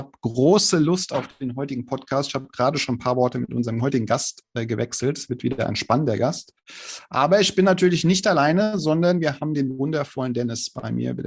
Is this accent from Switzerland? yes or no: yes; Switzerland; wir haben wieder jemand aus meiner alten Heimat, sage ich immer, aus der Schweiz am Start.